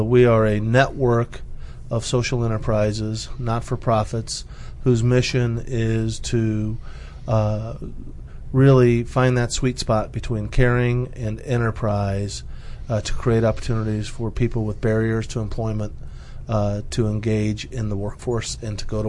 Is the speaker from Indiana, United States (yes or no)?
yes; Indianapolis, Indiana, United States; Well, I grew up in Indianapolis. I'm the youngest of seven kids.